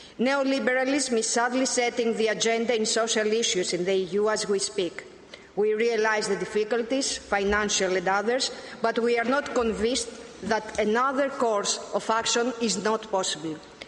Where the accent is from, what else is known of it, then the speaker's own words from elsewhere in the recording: Greece; As you've said, I come from Greece